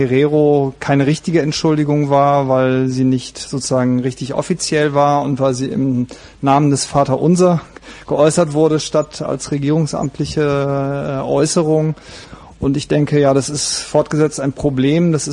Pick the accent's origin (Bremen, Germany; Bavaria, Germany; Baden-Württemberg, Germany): Baden-Württemberg, Germany; Freiburg; Ich bin aus Freiburg und mache dort ein Projekt zur deutschen Kolonialgeschichte.